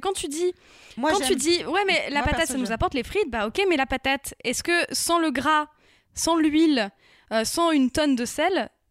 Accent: Hauts-de-France, France; moi j'ai grandi en Picardie, je peux te dire que les champs de patates, j'en ai ras la casquette.

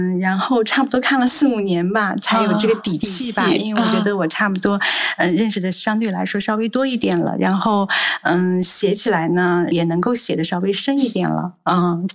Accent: Xinjiang, China; 我是那个出生长大在新疆嘛。我们新疆的自然环境它其实是比较干旱的，就是尤其像跟北京来对比的话都是比较干旱的。那小的时候是在南疆长大的

